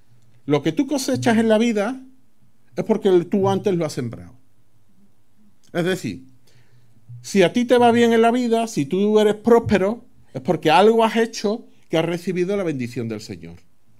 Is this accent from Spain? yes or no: yes; Andalusia, Spain; Muchos de nosotros, pues somos andaluces pura cepa. Yo miro para atrás y yo no encuentro un descendiente que no sea andaluz.